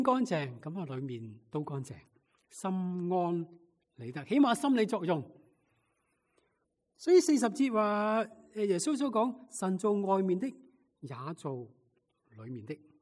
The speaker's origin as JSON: {"language": "Chinese", "country": "Hong Kong", "lives_now": "United States", "said": "有时想想我们中国人，特别香港人，可能都有些古古怪怪的习俗。"}